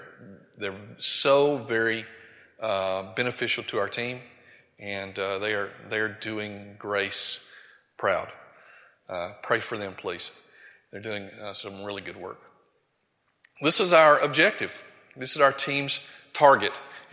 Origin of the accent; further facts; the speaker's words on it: Bible Belt, United States; growing up in the Bible Belt here